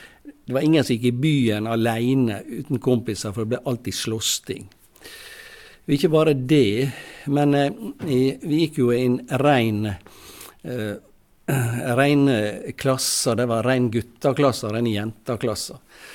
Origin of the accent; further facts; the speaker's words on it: Ålesund, Møre og Romsdal, Norway; Ja, jeg vokste opp i Ålesund sentrum, midt i byen.